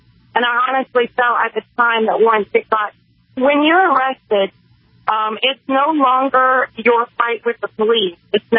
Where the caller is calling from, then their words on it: North Carolina, United States; I'm calling from North Carolina.